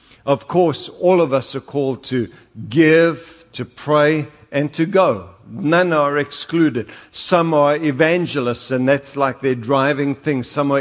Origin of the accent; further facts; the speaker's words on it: South Africa; accent: South African; My South African accent, he couldn't get the word.